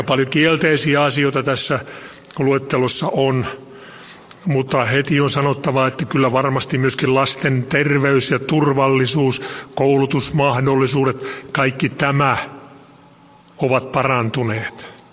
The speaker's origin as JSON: {"language": "Finnish", "town": "Tammela", "region": "Tavastia Proper", "country": "Finland", "tie": "born or raised there", "said": "Aina tekee mieli peilata sinne Tammelan pitäjän portaan kylään Huuvalan kulmille, josta olen lähtöisin. Sieltä melkein voi sanoa metsän keskeltä."}